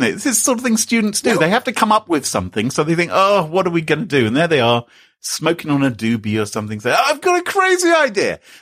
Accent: England, United Kingdom; I couldn't dance for two reasons. I'm English and technical.

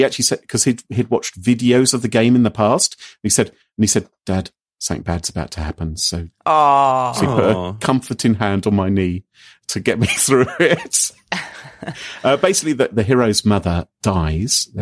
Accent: United Kingdom; Yes, that is a large part of being British.

